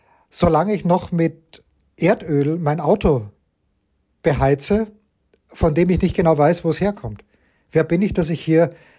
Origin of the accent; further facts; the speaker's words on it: Voitsberg, Styria, Austria; dagegen ist Voitsburg, wo ich herkomme, fast eine Weltstadt